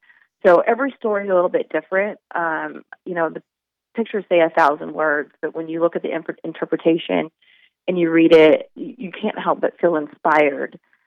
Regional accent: Kansas City, Missouri, United States; So I'm based in Kansas City. So I was born and raised in Kansas City.

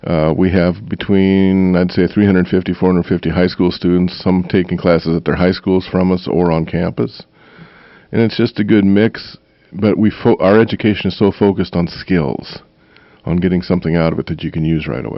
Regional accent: South Dakota, United States; also born or lived in Magnolia, Arkansas; I said, no, I'm from the true south. I'm from South Dakota.

